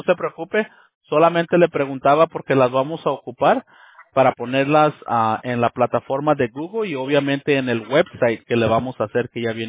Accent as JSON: {"language": "Spanish", "country": "Mexico", "said": "Yo soy mexicano"}